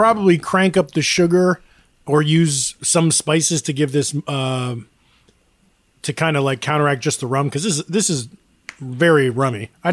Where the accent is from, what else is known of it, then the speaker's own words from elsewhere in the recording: New York, United States; I'm from the Catskill Mountains.